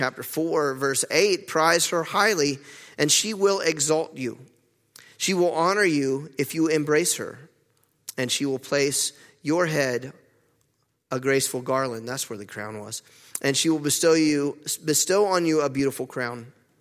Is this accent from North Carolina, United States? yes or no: yes; North Carolina, United States; I'm from North Carolina.